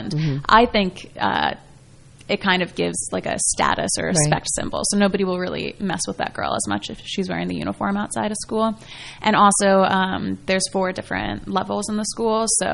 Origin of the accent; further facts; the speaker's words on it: Basking Ridge, New Jersey, United States; I'm thinking, you know, from Basking Ridge, New Jersey. I'm not thinking from Bukoba, Tanzania.